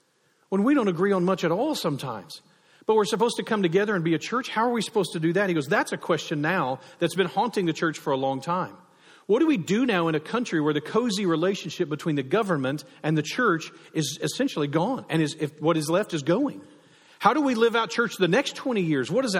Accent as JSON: {"language": "English", "country": "United States", "said": "I said, as a patriot, as an American, I grieve at the drift of our country right now."}